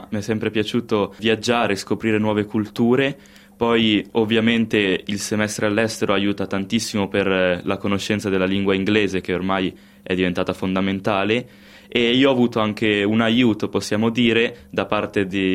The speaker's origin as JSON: {"language": "Italian", "town": "Trecate", "region": "Piedmont", "country": "Italy", "moved": "as an adult", "lives_now": "Australia", "said": "vengo da Trecate, una cittadina di 20.000 abitanti del Piemonte, nel confine con la Lombardia. Infatti siamo un po' una città di mezzo, possiamo dire."}